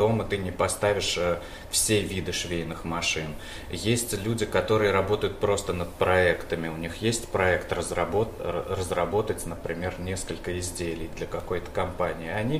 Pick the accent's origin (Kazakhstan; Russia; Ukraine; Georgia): Russia; Tatarstan; born there; Я родился в Татарстане, и там это, ну, просто не существует такого вопроса.